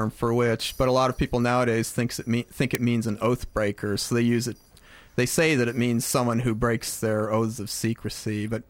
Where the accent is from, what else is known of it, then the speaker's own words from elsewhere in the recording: California, United States; Well, I got that way growing up in California.